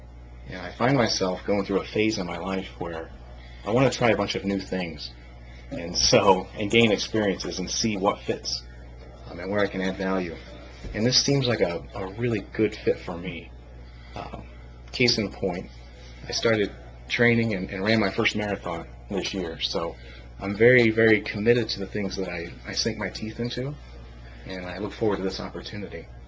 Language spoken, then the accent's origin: English; Greenville, Ohio, United States; now in Sylvania, United States; I'm a farm boy at heart. I grew up in Greenville, Ohio.